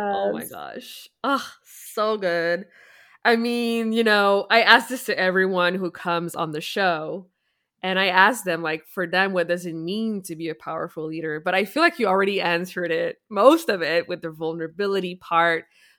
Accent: Quebec, Canada; Where is it in Canada? Cause I'm from Quebec.

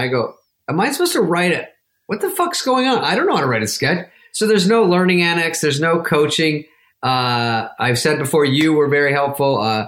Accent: Arizona, United States; I've never even been really to New York. I was from Arizona. I've never really been back east. I didn't know about accents.

